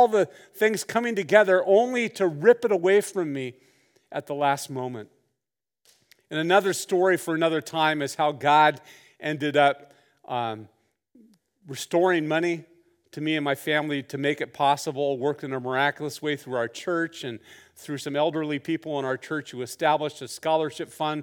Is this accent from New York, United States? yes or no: no; Santa Barbara, California, United States; I grew up in Santa Barbara.